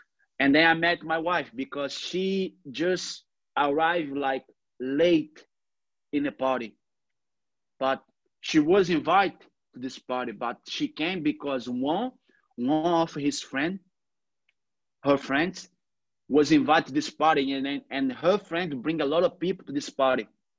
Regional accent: Rio de Janeiro, Brazil; English is a second language; Because in Brazil, where I grew up in Copacabana, you don't see that.

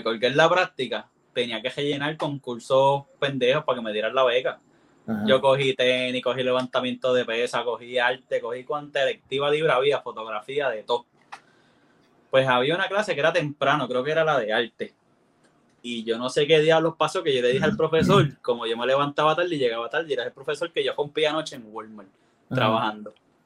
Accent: Morovis, Puerto Rico; Yo que soy de Morovi, chacho.

